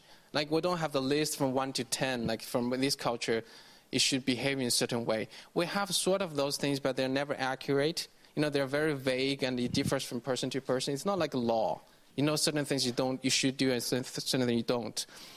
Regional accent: China; English is a second language; moved away; I can relate to this very much because in China we have things that happen really, really fast. My hometown, when I left, there was no metro system whatsoever. Now we have 8 lines of metro system. And as a native, I don't know how to take metro in my hometown.

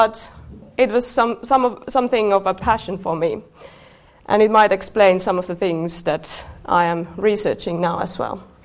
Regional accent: Sodankylä, Lapland, Finland; English is a second language; I'm from Lapland originally. I'm from Sodankylä, and my kind of dear home is a research center.

